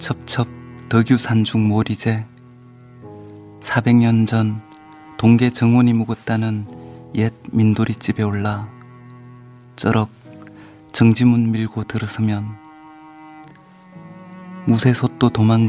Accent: Geochang, South Gyeongsang, South Korea; 경남 거창 제 고향에 있는 어떤 산 깊은 곳에

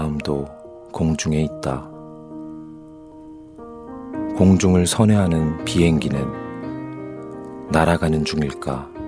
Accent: Wonju, Gangwon, South Korea; now in Seoul, South Korea; 그 제 고향은 원래 원주인데 강원도 원주인데 지금 네. 부모님은 춘천에 계셔서

